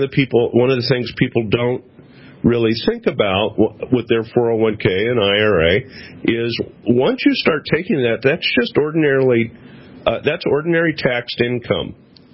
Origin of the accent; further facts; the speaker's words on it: California, United States; I like the seasons, Kate. I grew up in California. Of course, we had four seasons there, earthquake, flood, fire, and drought.